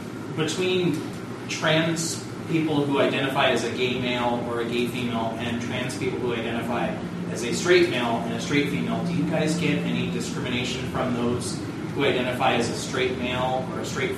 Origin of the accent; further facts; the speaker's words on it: California, United States; I come from Orange County, so it's a slightly different experience as far as the trans folks up there.